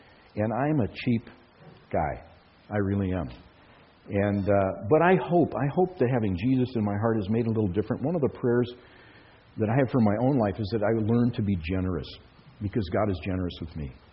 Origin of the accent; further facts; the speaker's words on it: Minnesota, United States; Or growing up in Minnesota, it was cold often, and he would say, close the door, you're trying to heat the outside.